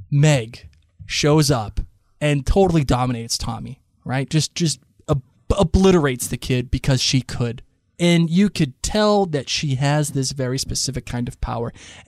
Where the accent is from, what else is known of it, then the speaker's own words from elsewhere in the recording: Providence, Rhode Island, United States; So we're from Providence.